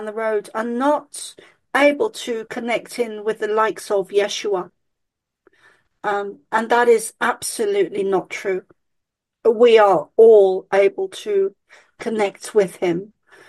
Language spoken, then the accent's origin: English; United Kingdom; accent: British; my mum was a Catholic and I was raised as an Irish Catholic, even with the British accent.